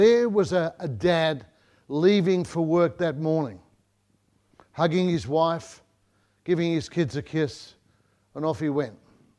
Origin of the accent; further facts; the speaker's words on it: England, United Kingdom; now in Australia; remember when I first came to Australia from England.